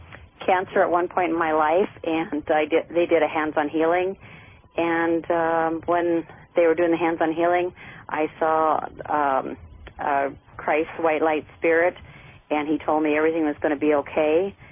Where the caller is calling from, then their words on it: South Dakota, United States; I'm calling from South Dakota